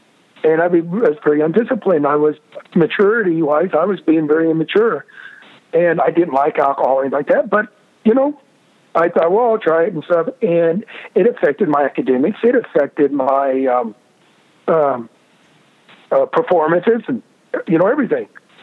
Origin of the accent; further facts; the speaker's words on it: Kansas, United States; You know, I was from Kansas. I had some doubt.